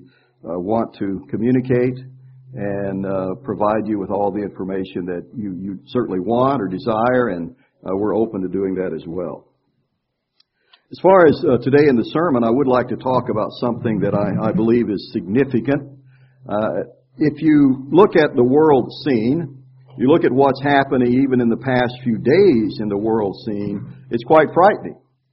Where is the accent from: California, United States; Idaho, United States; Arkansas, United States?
Arkansas, United States; And I tell her, well, you know, I'm from Arkansas. I have a very limited vocabulary.